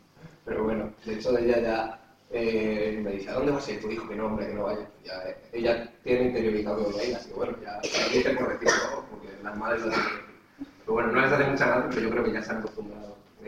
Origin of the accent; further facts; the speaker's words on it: Germany; habría ocurrido en Alemania, pero yo como alemán no quería